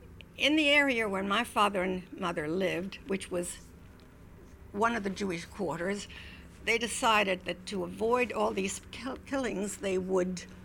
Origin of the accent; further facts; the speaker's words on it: France; also born or lived in New Jersey; now in United States; though I came through Ellis Island when I came here from France, I had given it very little thought all these years until I lived in New Jersey